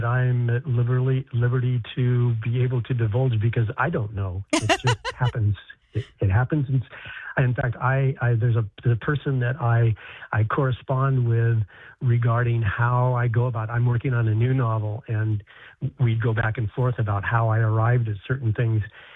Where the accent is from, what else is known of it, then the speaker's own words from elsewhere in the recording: United States; but I'm an American. I've lived in America all my life.